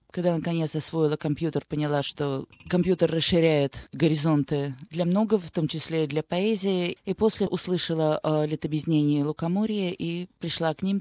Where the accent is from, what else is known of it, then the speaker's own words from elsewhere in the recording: Riga, Latvia; now in Australia; Я родилась в Риге, там же и выросла. Приехала в Австралию в 1994 году.